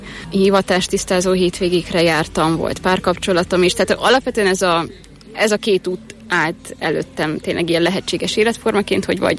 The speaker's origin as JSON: {"language": "Hungarian", "town": "Kőszeg", "region": "Vas", "country": "Hungary", "said": "Én Köszegről származom, és domonkos nővérekhez jártam iskolába, és a domonkos nővérek intézményében tanultam 8 évig"}